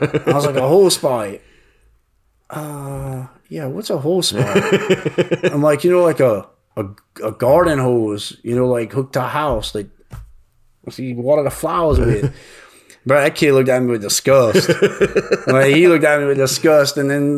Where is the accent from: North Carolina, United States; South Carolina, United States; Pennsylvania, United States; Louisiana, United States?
Louisiana, United States; you know, I'm from the Bayou and we just don't change.